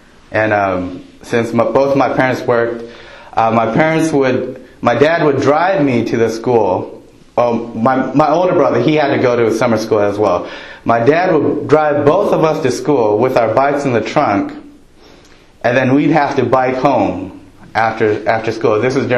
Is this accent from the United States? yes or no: yes; California, United States; But for me, growing up in SoCal, you know, that was torture.